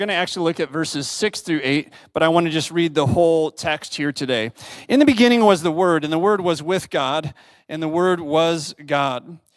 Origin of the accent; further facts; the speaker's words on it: Illinois, United States; When I was growing up in Western Illinois, Mississippi River Valley, I had a strong love for baseball.